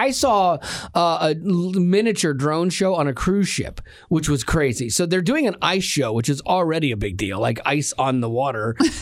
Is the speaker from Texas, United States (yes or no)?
no; Florida, United States; I loved fireworks as a kid, but I grew up in Florida